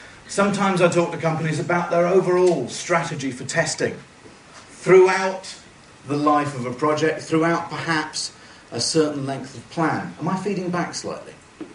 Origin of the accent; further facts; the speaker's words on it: London, United Kingdom; And I'm from London. And I speak no Swedish at all, apart from tack.